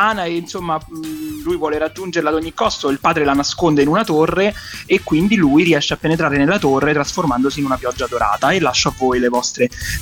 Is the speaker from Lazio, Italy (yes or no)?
yes; Ardea, Lazio, Italy; also born or lived in Rome; Ardea come la volete chiamare, vicino, che è la città dalla quale vengo io. Esatto, quindi insomma io sono nato a Roma, però ho vissuto lì tanti anni